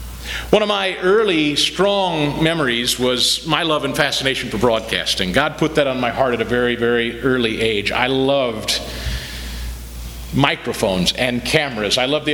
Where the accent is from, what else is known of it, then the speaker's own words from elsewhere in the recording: Kansas City, Missouri, United States; I was hosting an overnight radio show in my hometown then of Kansas City.